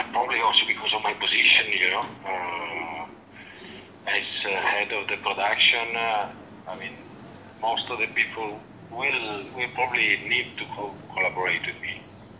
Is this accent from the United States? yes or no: no; Italy; Frankly, I come from Italy and Europe, and I would never venture this market with entirely my own resources.